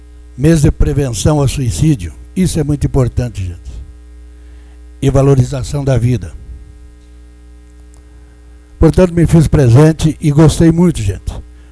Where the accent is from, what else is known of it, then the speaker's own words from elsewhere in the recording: Rio Grande do Sul, Brazil; as pessoas todas pilchadas como nós que somos gaúchos